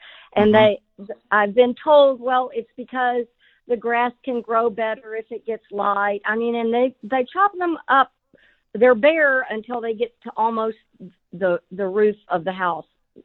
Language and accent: English; Edna, Texas, United States; As a kid growing up in Edna, Texas, there was a neighbor next door to us that had a plum tree that had lots of small little reddish plums on it.